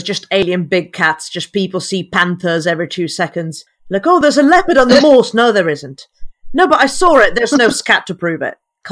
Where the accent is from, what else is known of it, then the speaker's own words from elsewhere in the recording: Sicily, Italy; moved away; I'm Sicilian. It's just like my accent is ever so slightly deceiving because I've lived here for about like 8 years or something.